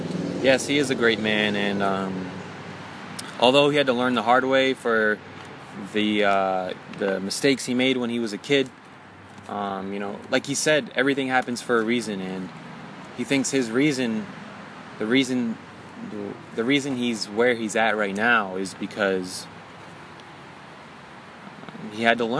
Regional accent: Michigan, United States; I am from Michigan.

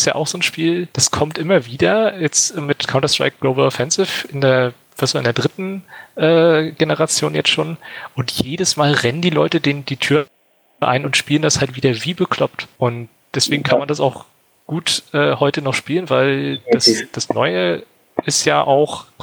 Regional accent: Rostock, Mecklenburg-Vorpommern, Germany; wir sind damals auch tatsächlich da beim Sinister bei uns in Rostock im Kino war halt ein Internetcafé

